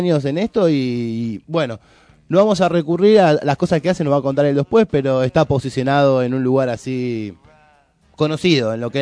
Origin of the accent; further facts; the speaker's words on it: Argentina; No, sí, y somos argentinos.